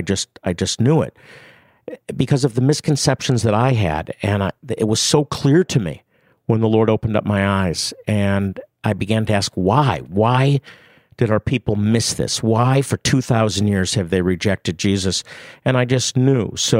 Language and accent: English; Rochester, New York, United States; My mother actually said, go anywhere but here, because she lived in Rochester, New York still. But I went back to Rochester, and I started a Messianic Jewish congregation.